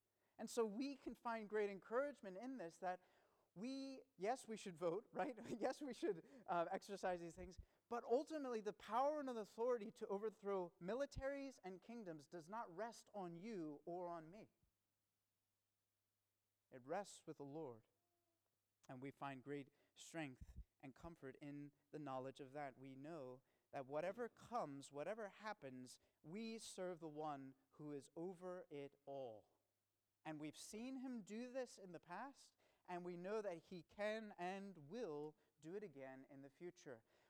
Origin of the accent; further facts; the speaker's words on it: Maryland, United States; One of my favorite things growing up in Maryland was these crazy lightning storms